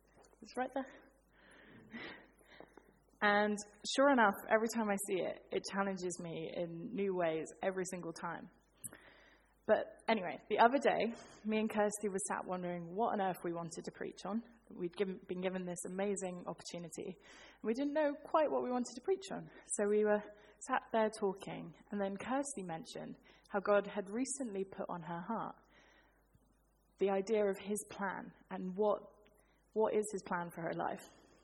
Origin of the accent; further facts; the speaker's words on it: Reading, South East England, United Kingdom; I'm one of the Moreland students, as we've said. I'm in my third year, and I'm from Reading.